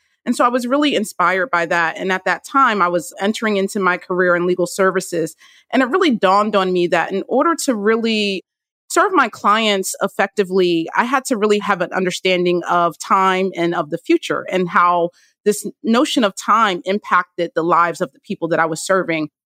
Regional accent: Trenton, New Jersey, United States; born there; I was born in Trenton, New Jersey.

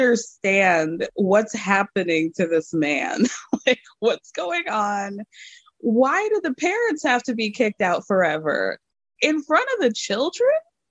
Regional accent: the South, United States; I mean, I grew up in the South, and that was when I had my bad girl era.

